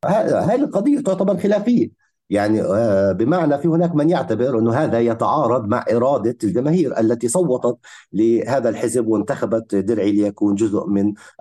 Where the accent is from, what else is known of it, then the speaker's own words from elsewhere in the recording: Palestine; باختصار كفلسطيني أستطيع أن أقول